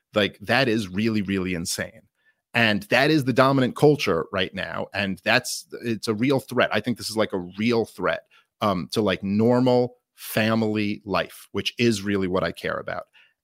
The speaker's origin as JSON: {"language": "English", "town": "Brooklyn", "region": "New York", "country": "United States", "said": "I mean, I'm like, I'm a Jew from Brooklyn."}